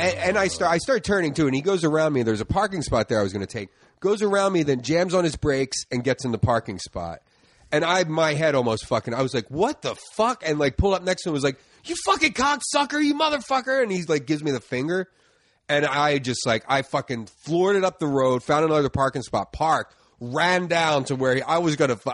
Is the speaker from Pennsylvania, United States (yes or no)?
yes; Philadelphia, Pennsylvania, United States; I grew up in the Northeast, like Tacony, Mayfair section of Philly.